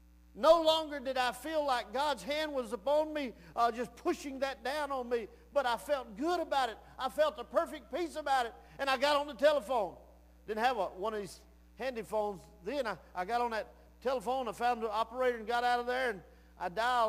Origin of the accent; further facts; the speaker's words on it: Texas, United States; If you come down here, we're from Texas, and we're singing and preaching and teaching about Jesus.